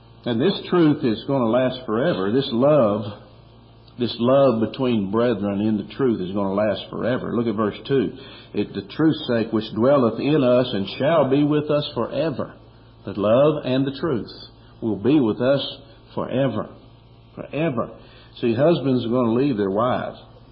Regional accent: Kentucky, United States; and I come from Kentucky, and if you went through this crowd, you'd find people from all over.

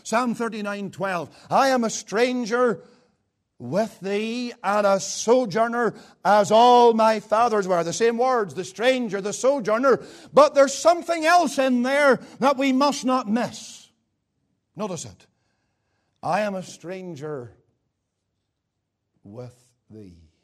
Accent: United Kingdom; and I think we're all British here as far as I know

